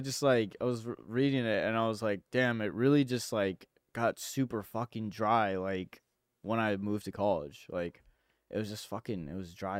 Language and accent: English; India; She's like literally Indian. I'm Indian.